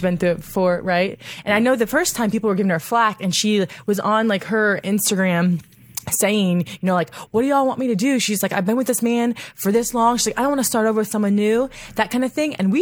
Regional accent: Oklahoma, United States; also born or lived in Texas; Yeah, I grew up in Oklahoma.

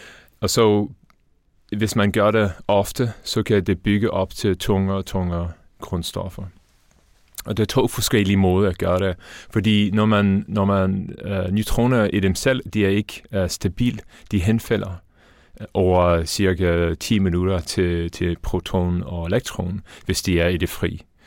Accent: Dublin, Leinster, Ireland; Danish is a second language; now in Denmark; Jeg er faktisk irsk. Jeg kommer fra Dublin oprindeligt i Irland

